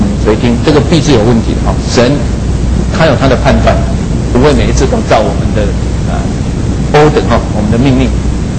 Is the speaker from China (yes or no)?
no; Taiwan; 这个我们台湾人很欣赏这个